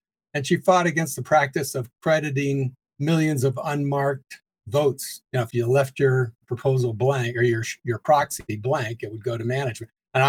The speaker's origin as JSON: {"language": "English", "town": "Mount Lebanon", "region": "Pennsylvania", "country": "United States", "tie": "born or raised there", "said": "I was born here. One of my brothers was born in Canada. He still lives there. And I grew up in Mount Lebanon."}